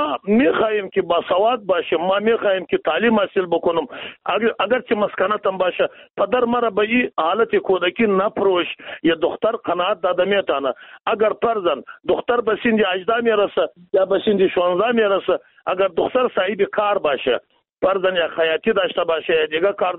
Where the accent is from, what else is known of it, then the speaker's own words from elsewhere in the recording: Afghanistan; ما شما از افغانستان هستیم